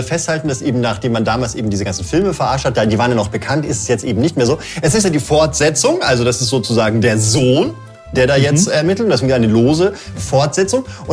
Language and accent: German; Bavaria, Germany; Ich bin Franke, muss freundlich sein.